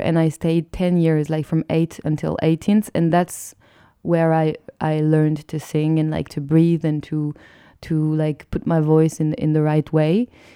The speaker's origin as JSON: {"language": "English", "town": "Lyon", "region": "Auvergne-Rhône-Alpes", "country": "France", "tie": "born or raised there", "second_language": "English", "said": "I started playing shows in pubs when I was like 16 in Lyon, in my hometown, which is like the second biggest city of France, Lyon."}